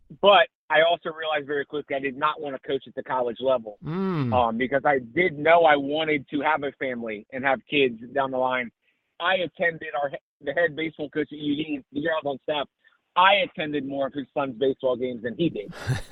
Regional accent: Ohio, United States; People in Wisconsin trying to tell a guy from Ohio he had an accent.

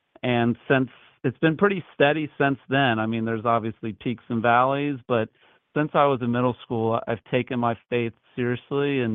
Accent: Richmond, Virginia, United States; I grew up in Richmond, Virginia. I was one of six kids. I was born in the middle, one of the two middle children. Yeah, Richmond, Virginia.

